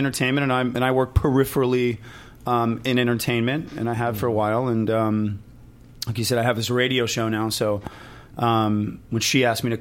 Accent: Beverly Hills, California, United States; also born or lived in Montreal / Miami; I'm from Beverly Hills. Uh-huh. Actually, well, let me back up. I was born in Canada, in Montreal. My whole family's Canadian.

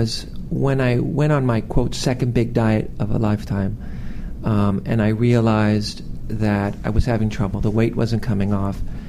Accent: Houston, Texas, United States

